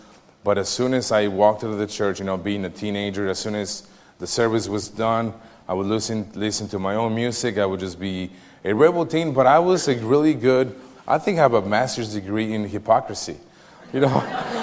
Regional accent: Mexico; also born or lived in Texas; So I was born in Texas, moved to Mexico. My dad had a good permanent job. That's where we went to Mexico.

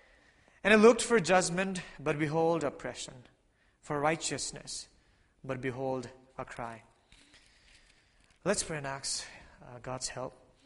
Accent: Kathmandu, Bagmati, Nepal; first language Nepali; English is a second language; I grew up, I was born and raised in Nepal, Kathmandu, Nepal. Nepal is in between China up in the north and India to the south. So two big countries and Nepal right in there. And I grew up speaking Nepali. I learned English at school.

